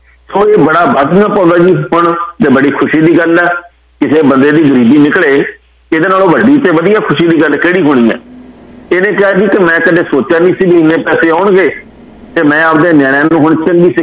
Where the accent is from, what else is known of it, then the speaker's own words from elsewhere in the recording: Punjab, India; ਤੇ ਅਸੀਂ ਪੰਜਾਬੀ ਹਾਂ